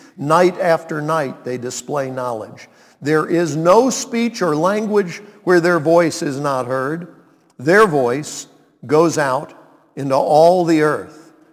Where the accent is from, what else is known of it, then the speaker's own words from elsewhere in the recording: Montreat, North Carolina, United States; Said I was from Montreat, North Carolina.